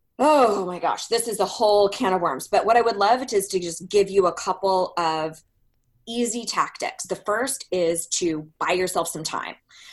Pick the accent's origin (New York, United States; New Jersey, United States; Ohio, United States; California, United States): California, United States; from where I was raised in California, it was being the totally girl.